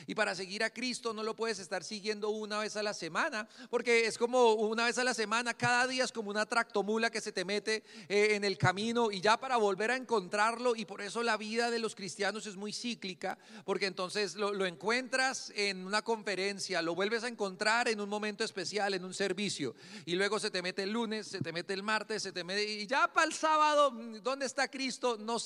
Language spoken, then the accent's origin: Spanish; Bogotá, Colombia; nací en Bogotá, fui criado en Bogotá, soy buenísimo para coger Transmilenio